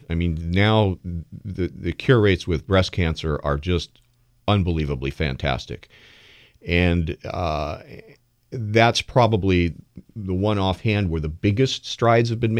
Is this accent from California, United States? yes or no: yes; Los Angeles, California, United States; now in Washington, United States; So we grew up in Los Angeles. We have a little bit of a soft spot for the Dodgers, but you know, we came here and we moved here only a year after the Nationals came to town.